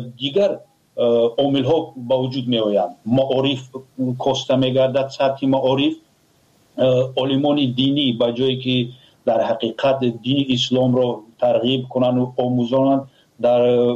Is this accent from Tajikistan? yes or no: yes; Tajikistan; ما تاجیک هستیم